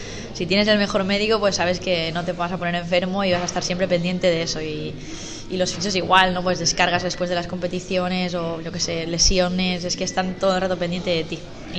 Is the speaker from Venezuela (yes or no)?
no; Tarifa, Andalusia, Spain; now in Barcelona, Spain; No, Tarifa es mi casa, yo me considero súper andaluza y soy hija predilecta de Cádiz